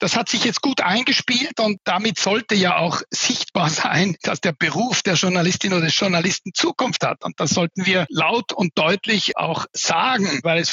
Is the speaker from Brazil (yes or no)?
no; Switzerland; Darüber hinaus bin ich Schweizer.